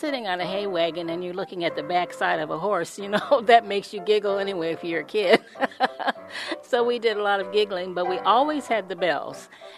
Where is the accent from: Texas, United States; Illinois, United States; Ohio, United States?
Illinois, United States; Macomb; from Macomb, Illinois. When I was a Girl Scout, we lived in a rural area